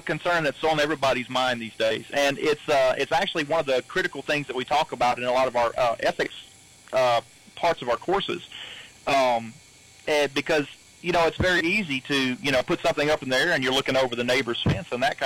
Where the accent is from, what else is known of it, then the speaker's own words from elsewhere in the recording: Natchitoches, Louisiana, United States; I grew up in Natchitoches Parish, and I went to school here in Natchitoches all the way up through college.